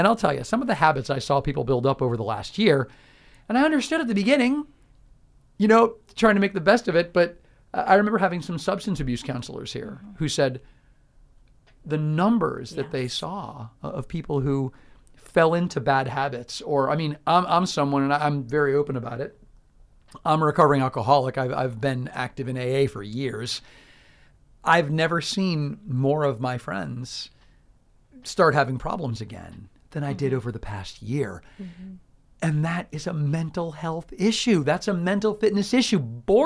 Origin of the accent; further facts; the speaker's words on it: Palm Beach Gardens, Florida, United States; I remember when I was a kid, I grew up in Palm Beach Gardens and North Palm, and kids that were in my class who lived in Jupiter, I remember thinking, how do you get here on time?